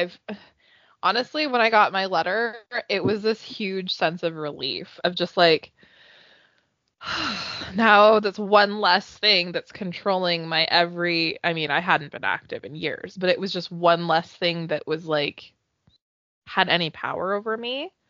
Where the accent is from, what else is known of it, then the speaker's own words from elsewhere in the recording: Canada; I couldn't because I'm a Canadian.